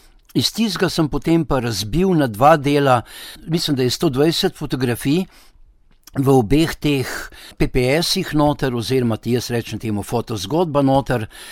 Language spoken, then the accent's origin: Slovenian; Canada; Ne, jaz sem pa iz Kanade.